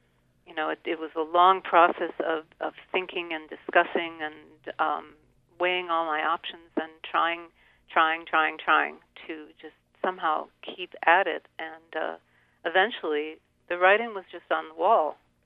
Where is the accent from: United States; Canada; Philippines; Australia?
United States; Detroit, Michigan; I grew up in Detroit, and I went to the All City junior orchestra rehearsals